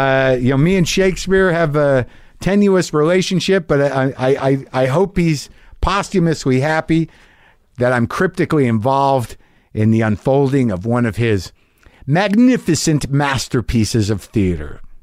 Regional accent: the South, United States; I'm a Southerner, and fuck, man, it isn't all picking crawdads out of the creek and barefoot playing.

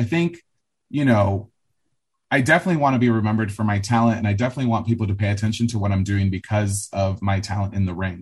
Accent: Los Angeles, California, United States; I think just being from growing up in Los Angeles and being from the suburbs and watching the LA lifestyle and seeing how fast LA moves

